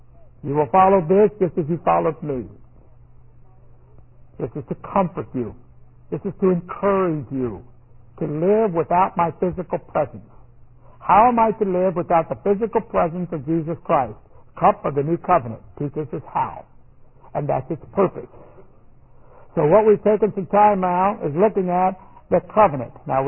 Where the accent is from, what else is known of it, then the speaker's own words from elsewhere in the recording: United States; Because you're an American citizen, and I'm an American citizen, there are certain things you're allowed